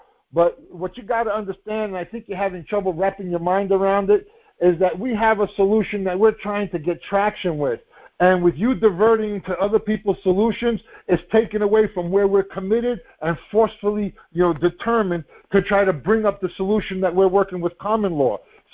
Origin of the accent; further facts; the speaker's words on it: New York, United States; We're both from New York. We're right at the same street.